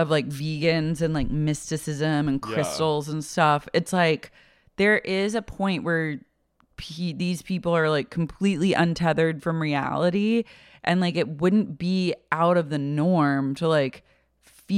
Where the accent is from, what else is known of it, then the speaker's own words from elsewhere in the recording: Oklahoma, United States; I mean, I'm from Oklahoma.